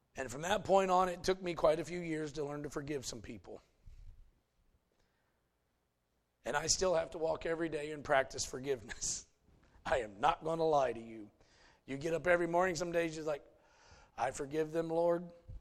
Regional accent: Ohio, United States; I grew up here in Morrow County for the most part.

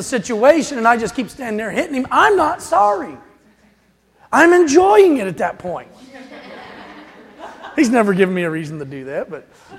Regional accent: West Virginia, United States; See, I'm from West Virginia. It's a beautiful state to be from. It's a hard life. There's very little flat ground.

